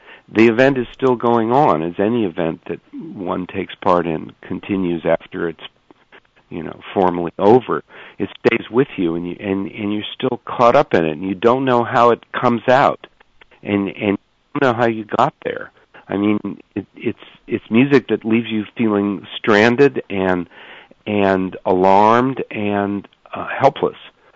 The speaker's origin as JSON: {"language": "English", "town": "San Francisco", "region": "California", "country": "United States", "tie": "born or raised there", "said": "Listen, I'm from San Francisco. I was born mm-hmm. here. My parents were born in the Bay Area. I was raised to sneer at Los Angeles"}